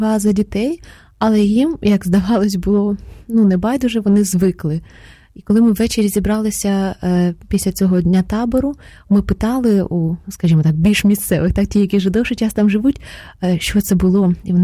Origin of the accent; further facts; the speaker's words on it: Sumy, Sumy Oblast, Ukraine; Ukrainian is a second language; я родом з Сум, тому українська мова – це, власне, не є мій...